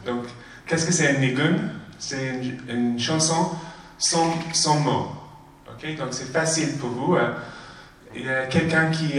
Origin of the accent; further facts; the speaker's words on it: London, United Kingdom; j'ai grandi à Londres, comme Gérard l'a dit, et mon école c'était un lycée Church of England, un lycée anglican, protestant